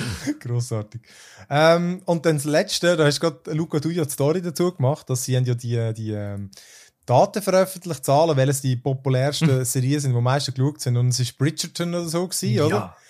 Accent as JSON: {"language": "German", "country": "Switzerland", "said": "bei uns in der Schweiz"}